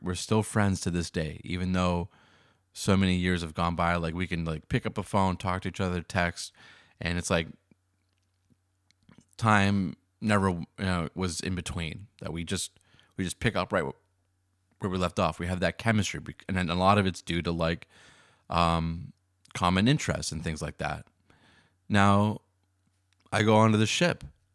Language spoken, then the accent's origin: English; Massachusetts, United States; I go to this college campus and in Massachusetts, my home state.